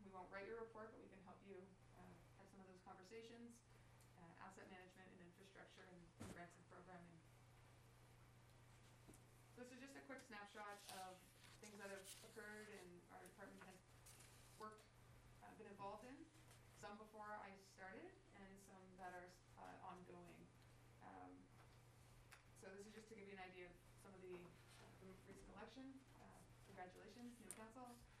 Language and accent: English; Ontario, Canada; moved away; I'm raised in southwestern Ontario. So that first picture there is actually Michigan. You could see Michigan from my hometown, so near Sarnia, Windsor area.